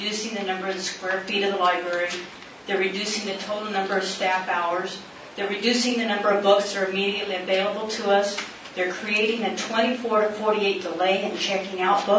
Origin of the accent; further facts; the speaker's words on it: Glendale, United States; I grew up in Glendale. I lived here in North Glendale for the past 20 years, so Glendale is very important to us.